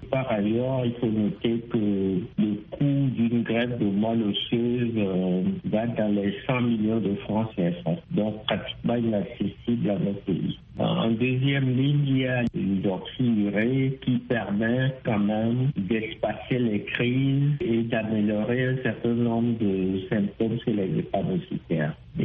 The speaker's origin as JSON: {"language": "French", "country": "Togo"}